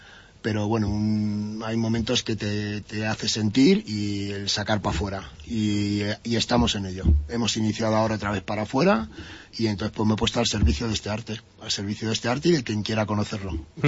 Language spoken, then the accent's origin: Spanish; Madrid, Community of Madrid, Spain; also born or lived in Extremadura; Yo soy natural de Madrid.